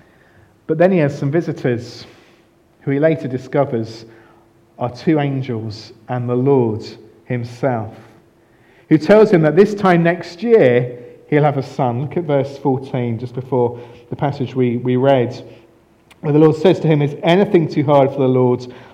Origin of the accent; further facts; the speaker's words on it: United Kingdom; We're British